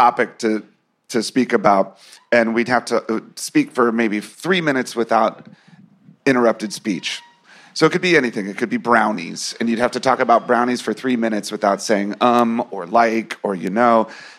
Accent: United States; We grew up outside of Washington, D.C.

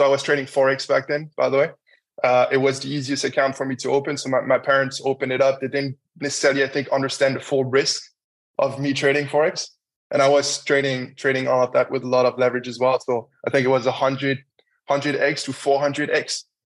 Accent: France; English is a second language; also born or lived in Germany / Cayman Islands; now in Jersey; I grew up in France first, and then during the financial crisis, me and my family moved to Germany. And that's where I stayed until 2020. And then I moved to the Cayman Islands.

